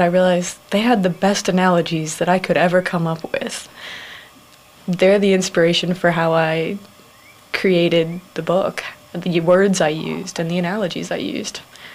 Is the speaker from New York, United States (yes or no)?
no; Pittsburgh, Pennsylvania, United States; I'm from Pittsburgh, Pennsylvania, and my major is nursing.